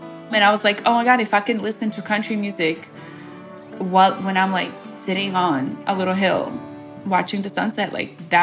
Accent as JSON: {"language": "English", "country": "United States", "tie": "born or raised there", "said": "It's funny because growing up in America, you would never hear me listen to country music."}